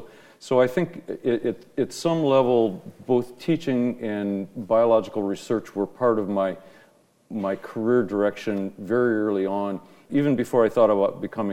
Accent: Ohio, United States; born there; moved away; I was born in Ohio.

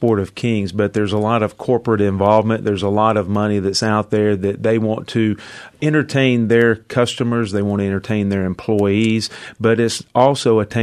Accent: Harrisburg, North Carolina, United States; I grew up in Harrisburg, and growing up, hearing the events that take place at the Charlotte Motor Speedway, it was like the circus is in town.

